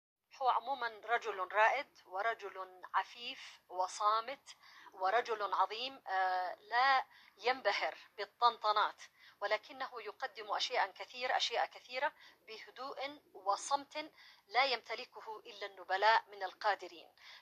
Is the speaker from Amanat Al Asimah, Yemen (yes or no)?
no; Taiz, Taiz Governorate, Yemen; born there; والدي ووالدتي من مواليد ذمار، ولكنني بكل فخر وسعادة عندما يختار لك التاريخ أيضا أن تهبط في مدينة جميلة ومدينة عالمية ومتنوعة مثل تعز، فهي إضافة متعلقة أيضا بالحظ أتصور. وإن كنت لا أتذكر كثيرا منها لأني كنت آخر عنقود في عائلة والدي، كنا في تعز